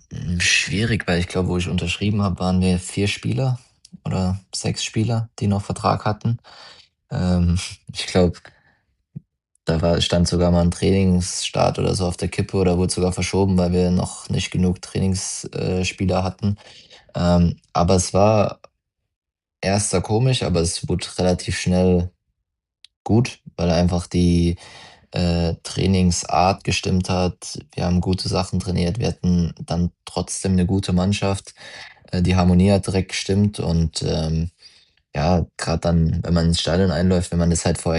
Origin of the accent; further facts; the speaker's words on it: Mannheim, Baden-Württemberg, Germany; ich meine, ich komme ja aus Mannheim.